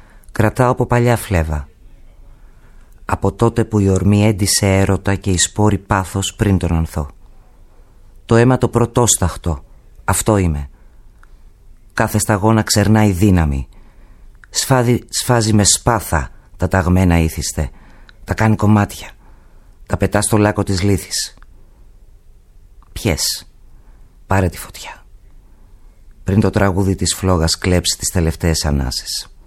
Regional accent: Athens, Attica, Greece; Δεν μεγάλωσα στην Αμοργό. Μεγάλωσα εδώ. Αλλά ήταν πολύ έντονο το στοιχείο του νησιού και στην Αθήνα.

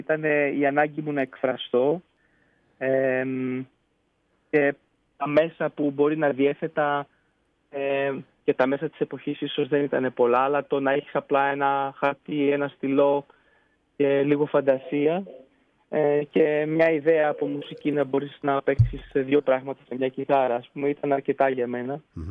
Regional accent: Thebes, Central Greece, Greece; Μεγάλωσα στη Θήβα ακριβώς όπως το έθεσες, εκεί στη δεκαετία του 90.

